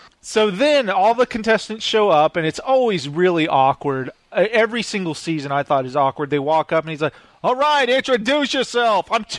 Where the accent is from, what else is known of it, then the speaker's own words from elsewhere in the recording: Brooklyn, New York, United States; How come guys from Brooklyn's always have to? I'm from Brooklyn. I'm kind of out there.